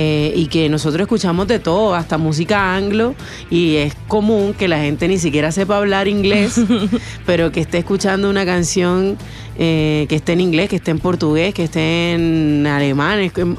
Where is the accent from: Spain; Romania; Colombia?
Colombia; mi pueblo fue el primer puerto de Colombia y por ahí entró toda la música, por ahí entraron otras personas. Entonces mi pueblo es un pueblo rico en cultura de otros lugares.